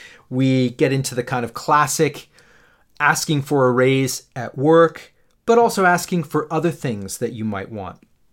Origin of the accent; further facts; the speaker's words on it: Canada; now in United Kingdom; I'm based in the UK, and as a Canadian based in the UK, summer is always a little bit iffy.